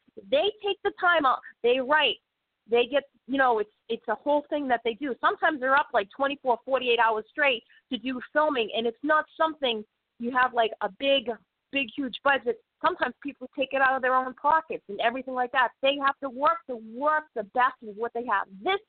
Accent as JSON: {"language": "English", "town": "Boston", "region": "Massachusetts", "country": "United States", "accent": "Bostonian", "said": "I hope it, forgive my accent, Bostonian accent"}